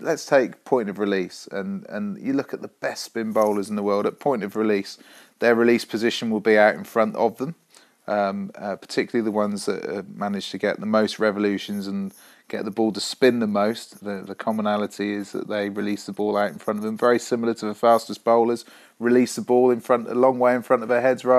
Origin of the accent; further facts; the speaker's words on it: England, United Kingdom; And the real sad thing from my perspective as an Englishman is that none of them are English.